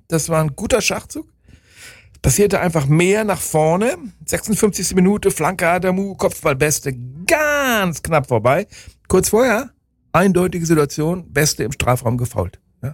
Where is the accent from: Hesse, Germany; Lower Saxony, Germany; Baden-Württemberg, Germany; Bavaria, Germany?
Baden-Württemberg, Germany; Freiburg; Und ich bin aber als Freiburger.